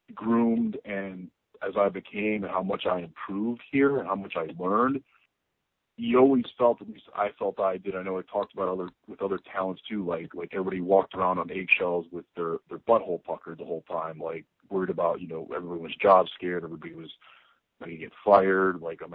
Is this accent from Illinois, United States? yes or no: yes; Chicago, Illinois, United States; get my ass to Chicago, back to Chicago, which is my hometown